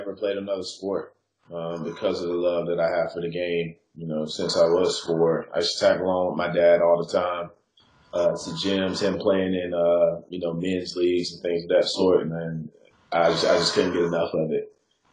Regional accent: Kinston, North Carolina, United States; Born and raised in Kinston, North Carolina, man, the Hoop State capital of the world, in my opinion

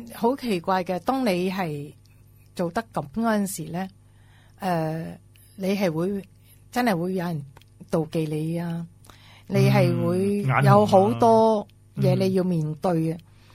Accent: Thailand; 我哋中國人係我哋泰國，我哋嘅美德咧就係忍。

